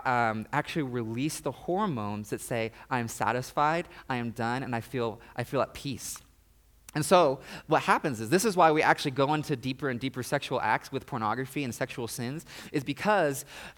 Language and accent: English; Kansas, United States; Part of my life, I grew up in Kansas, and in Kansas, the grass gets like super tall.